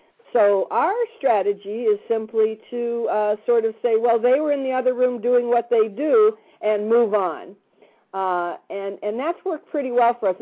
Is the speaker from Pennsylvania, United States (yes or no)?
no; Hollywood, California, United States; also born or lived in Juneau; Of course, I grew up in Hollywood, too, so we were both very familiar with L.A. And then the second one was in Juneau, where I lived for so many years.